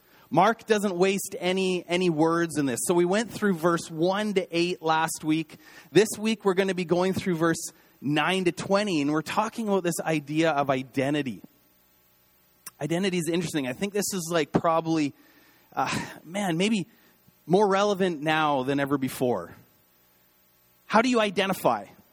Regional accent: Canada; I know for me, living overseas for really almost a decade, being Canadian becomes a large part of your identity.

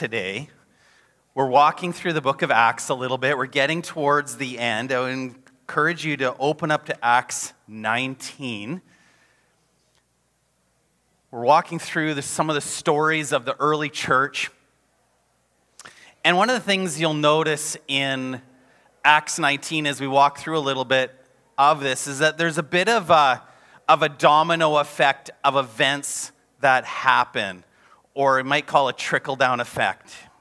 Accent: North Delta, British Columbia, Canada; moved away as an adult; So I grew up in the Lower Mainland, North Delta specifically, and I chose to go to university in Minnesota.

